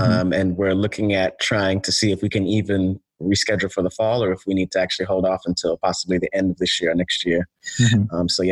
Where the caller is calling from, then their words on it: Nashville, Tennessee, United States; I'm calling in right now from Nashville, Tennessee.